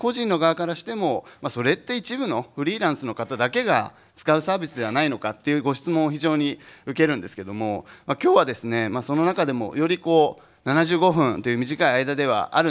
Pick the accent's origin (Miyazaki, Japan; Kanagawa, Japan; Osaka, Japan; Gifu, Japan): Osaka, Japan; 大阪府の出身なんですけども